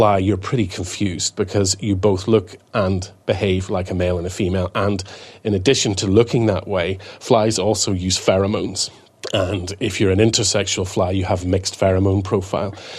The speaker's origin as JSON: {"language": "English", "country": "Ireland", "said": "As an Irishman, I would say 20 minutes is pretty good."}